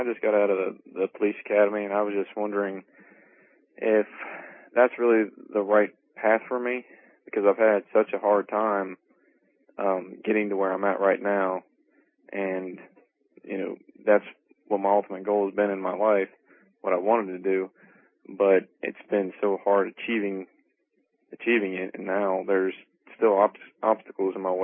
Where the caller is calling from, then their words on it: Ohio, United States; I'm calling from Ohio today.